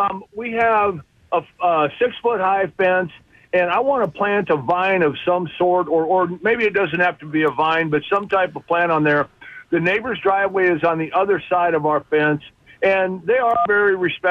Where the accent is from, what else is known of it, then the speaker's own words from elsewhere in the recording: Nebraska, United States; it's not good black dirt that I remember from growing up in Nebraska, I can tell you that.